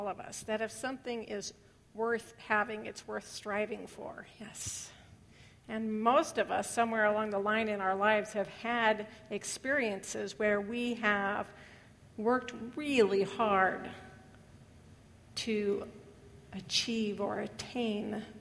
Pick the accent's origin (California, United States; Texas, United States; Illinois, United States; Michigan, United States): California, United States; Now, when I was a kid growing up, now I grew up in California, and it's a lot of agriculture wherever you grow up in California, but I wasn't really connected with that kind of thinking.